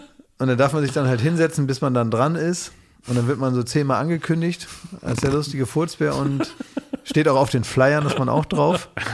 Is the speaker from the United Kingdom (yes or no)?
no; Oldenburg, Lower Saxony, Germany; Wo man dann auch bei uns in Oldenburg gab es sowas auch